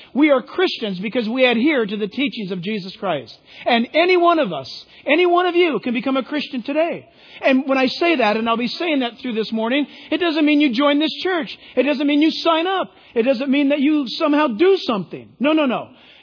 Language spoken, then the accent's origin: English; San Diego, California, United States; born there; I was born in San Diego, so I picked the Chargers.